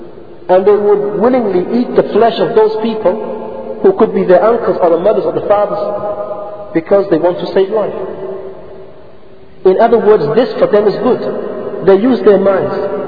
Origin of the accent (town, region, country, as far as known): United Kingdom